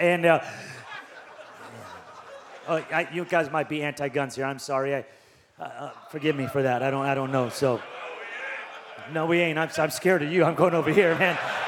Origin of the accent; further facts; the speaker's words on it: Las Vegas, Nevada, United States; I don't know where you're from. I'm from Vegas, baby.